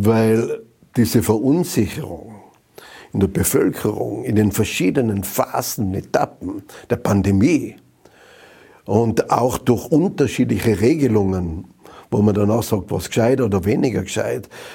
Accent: Zams, Tyrol, Austria; Ich bin kurz vor dem Landesparteitag in Zams, in meiner Heimatgemeinde, auf den Berg raufgegangen

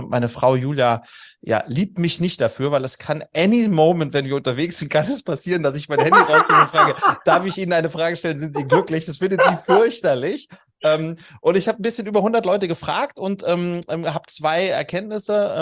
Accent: Wiesbaden, Hesse, Germany; born there; ich bin in Wiesbaden geboren

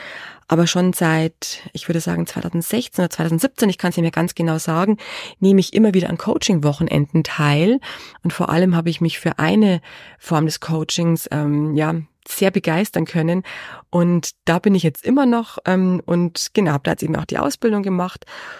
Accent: Bavaria, Germany; ich bin im Chiemgau geboren und dort in einer großen Verwandtschaft aufgewachsen.

